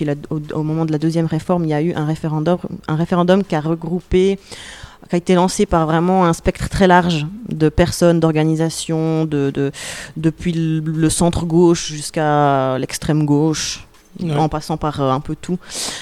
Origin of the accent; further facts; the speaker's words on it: Romandy, Switzerland; Moi, je suis vraiment francophone. Hein. J'ai grandi en Suisse romande. Et puis, même mon allemand, il est vraiment loin d'être top